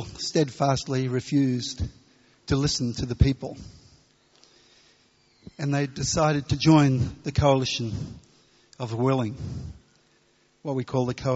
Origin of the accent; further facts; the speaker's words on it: Australia; and I'm from Australia. And in Australia, we normally greet people by saying g'day.